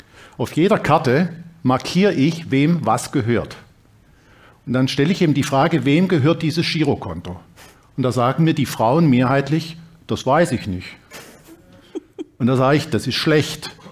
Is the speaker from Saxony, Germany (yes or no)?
yes; Dresden, Saxony, Germany; jetzt kommen sie in Berlin vorbei, in Dresden, meiner Heimatstadt